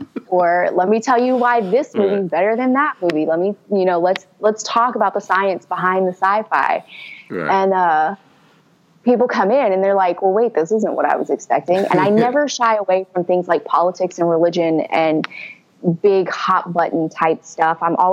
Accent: Houston, Texas, United States; I grew up in Houston. We love our guns.

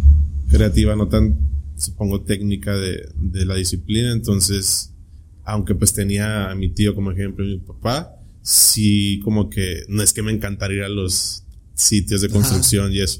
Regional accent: Tijuana, Baja California, Mexico; also born or lived in United States; Y pues yo nací en Estados Unidos. Tú sabes, como mucha gente aquí que tiene el privilegio de eso, que crecí en Tijuana, fui a la escuela acá.

